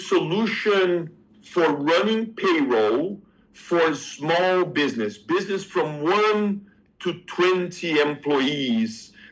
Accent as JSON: {"language": "English", "country": "Brazil", "accent": "Brazilian", "second_language": "English", "said": "I am from Brazil. That's why the accent, started three different startups in Brazil."}